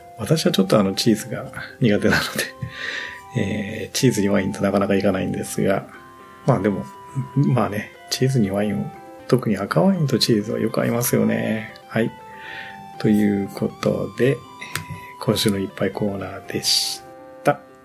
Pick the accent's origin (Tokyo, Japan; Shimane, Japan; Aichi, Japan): Shimane, Japan; Izumo; 私が出身が出雲だったんで、まあ帰省、実家に帰省した時に